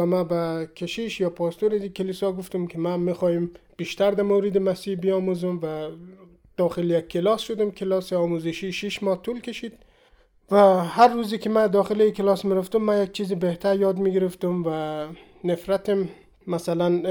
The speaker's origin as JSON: {"language": "Persian", "country": "Afghanistan", "moved": "yes", "said": "من اول در مسجد بزرگ شدم، در خانواده کاملا مذهب به دنیا آمدیم و خیلی هم تا سن 12-13 سالگی ما همیشه در مسجد بودیم"}